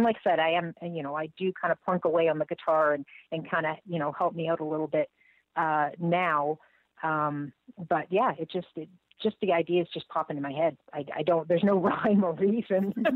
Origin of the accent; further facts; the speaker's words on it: Nova Scotia, Canada; born there; I was born in Nova Scotia, so, you know, East Coast through and through.